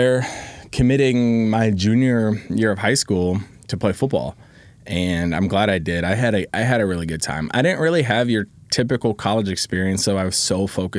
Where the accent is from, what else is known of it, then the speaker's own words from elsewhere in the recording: Indianapolis, Indiana, United States; I was born in Indianapolis. So when he was with the Colts, like, I grew up watching Freeney off the edge and I loved it.